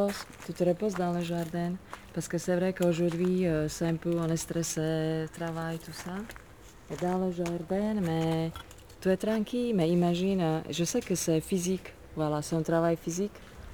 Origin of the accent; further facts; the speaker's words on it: Slovakia; Chez nous, en Slovaquie, on fait la sieste dans le jardin.